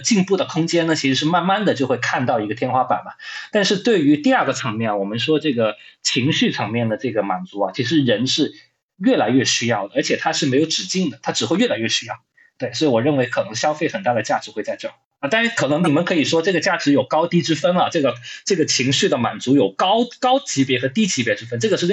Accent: China; 可能是我们中国人享有的比较大的一个、比较主要的一种自由哈

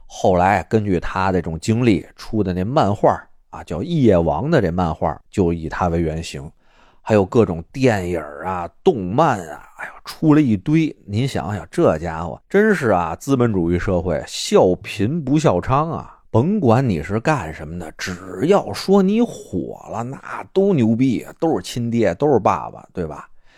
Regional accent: Beijing, China; 我们北京人上口了叫流星啊

